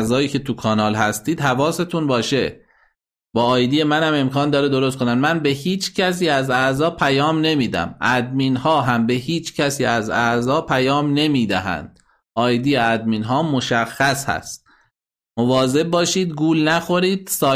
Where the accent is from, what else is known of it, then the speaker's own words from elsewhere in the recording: Iran; من خانم ایرانی هستم